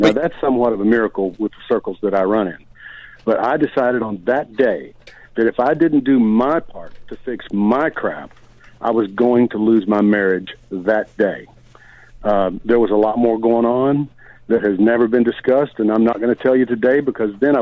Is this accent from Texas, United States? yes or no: yes; Texas, United States; now in Nashville, United States; I'm living in Nashville. You know, I'm up to my eyeballs in country music. I grew up in Texas. It is who I am.